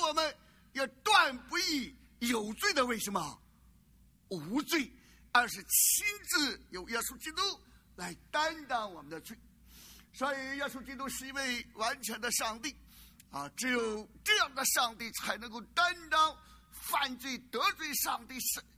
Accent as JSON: {"language": "Chinese", "country": "China", "said": "我们中国人就常常笑说，泥菩萨过河自身什么难保"}